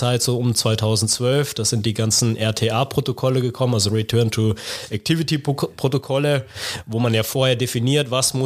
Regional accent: Bernkastel-Kues, Rhineland-Palatinate, Germany; ein Kollege auch aus der Physiotherapie, der aus meiner Heimat kommt, aus Bernkastel

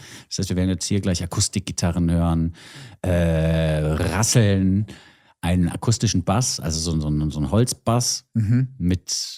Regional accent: Bavaria, Germany; Für mich als Bayer ist es schwierig.

